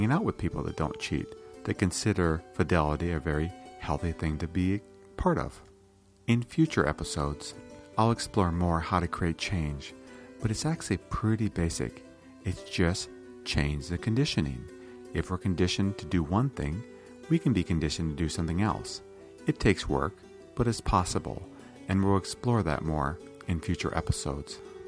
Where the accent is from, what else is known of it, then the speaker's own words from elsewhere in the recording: Iowa, United States; I grew up in Iowa, as many of you know, and in Iowa, there's a tendency